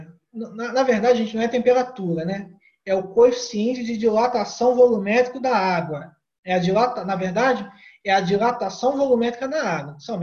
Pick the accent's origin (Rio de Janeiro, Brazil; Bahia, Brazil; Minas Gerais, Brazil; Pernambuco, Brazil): Rio de Janeiro, Brazil; Mas eu sou do Rio de Janeiro, acredito que muitos também são do Rio de Janeiro, né?